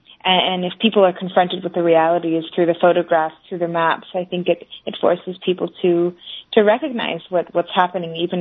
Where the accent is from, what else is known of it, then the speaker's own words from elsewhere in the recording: California, United States; moved away; I'm from the California Bay Area.